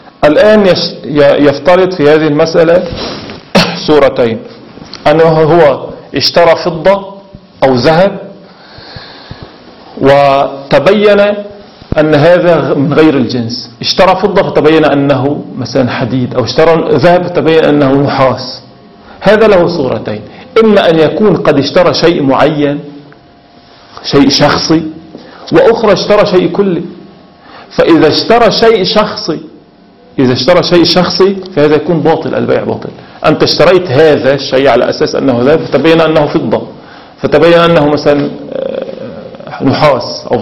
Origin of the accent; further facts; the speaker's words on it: Syria; now in Iran; يعني مثلا هنا في إيران غالب الذهب عيار 18 18، عندنا في سوريا أكثر الذهب 21.